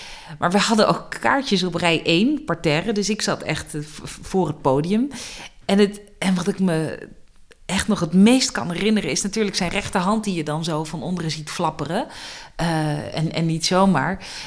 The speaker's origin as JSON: {"language": "Dutch", "region": "Utrecht", "country": "Netherlands", "said": "Ik kom uit Utrecht en Vredenburg was maar op 10 minuten fietsafstand."}